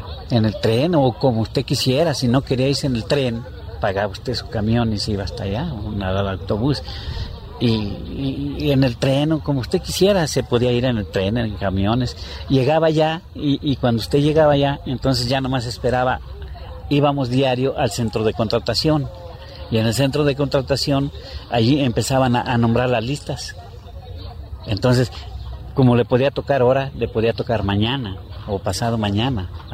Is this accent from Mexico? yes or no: yes; Fresnillo, Zacatecas, Mexico; Bueno, yo, mi tierra natal es Fresnillo, Zacatecas. Soy del municipio de Fresnillo, Zacatecas.